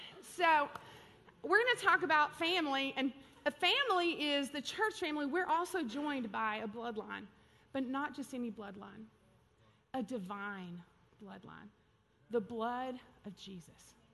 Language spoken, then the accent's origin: English; Georgia, United States; now in Texas, United States; in Georgia, all of our family's in Georgia, and I'm a little Georgia peach from a long time ago, but I'm a Texan now, don't worry.